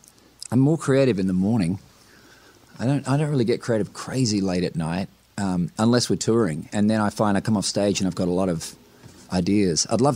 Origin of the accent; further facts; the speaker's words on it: Australia; where I grew up in Australia, playing all the pubs and clubs